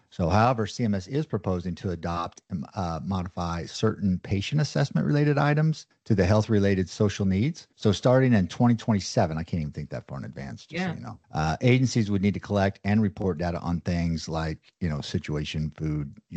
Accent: Ozark, United States; You know me, I'm from Ozark, right?

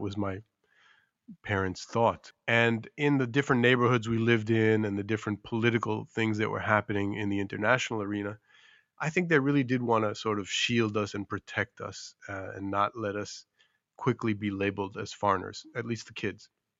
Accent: New York, United States; because I am a New Yorker. I am from a military family, and I did grow up in the East Coast of the United States.

